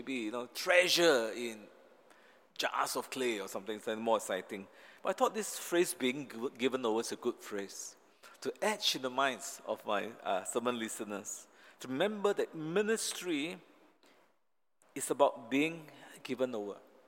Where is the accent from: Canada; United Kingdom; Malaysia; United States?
Malaysia; now in Singapore; And being a Malaysian, actually, I was very lost. This country of Singapore induced these feelings as well.